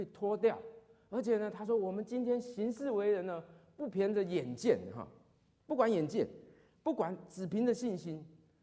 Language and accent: Chinese; Taiwan; 我是台湾来的